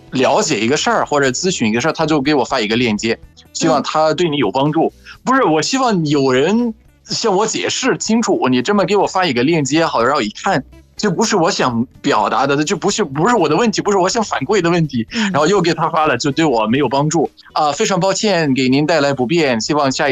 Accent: Egypt; Chinese is a second language; 我是来自埃及的

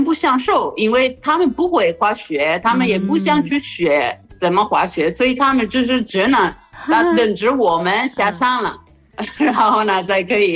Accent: Italy; 我们意大利人的，应该是意大利人的传统吧，就是到冬天的时候去山然后呢度假1个星期

